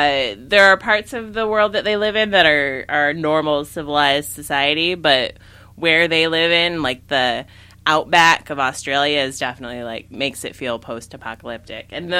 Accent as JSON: {"language": "English", "region": "Michigan", "country": "United States", "tie": "born or raised there", "said": "growing up in Northern Michigan and not having accessibility to anything"}